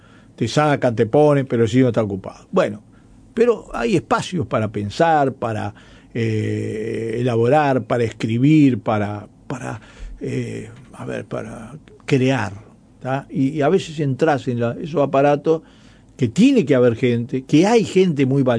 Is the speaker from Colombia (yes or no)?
no; Italy; Tengo una ventaja. Yo soy italiano.